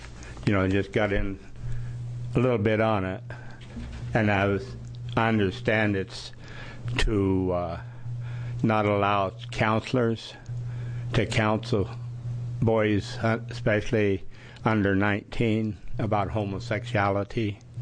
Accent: Prineville, Oregon, United States; All right, I'm from Prineville, along with my bride.

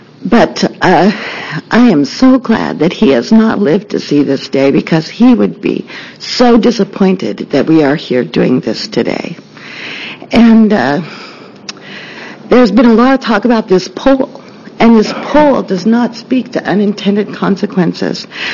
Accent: Gresham, Oregon, United States; I'm from Gresham, Oregon.

